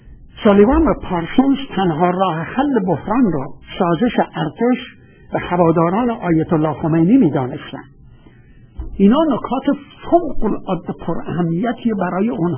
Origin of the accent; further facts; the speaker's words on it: Iran; یه دفعه متوجه شد که من ایرانیم